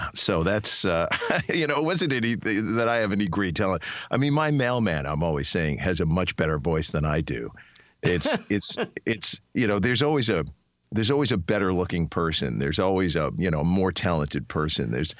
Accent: New York, United States; In radio, I was pretty driven when I was growing up in New York.

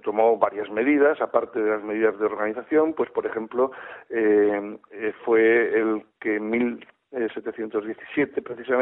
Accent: Cartagena, Region of Murcia, Spain; Yo soy natural de Cartagena. Cartagena es una ciudad muy unida a la Marina y en mi familia hay marinos

